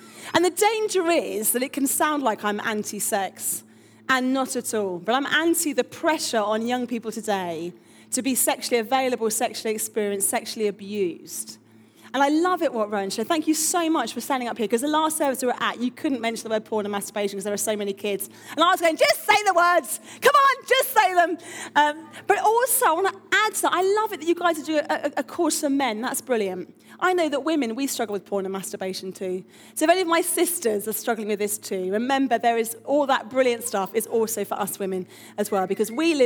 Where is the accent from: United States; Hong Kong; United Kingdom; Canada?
United Kingdom; Harrow, London; I'm from North London near Wembley, Harrow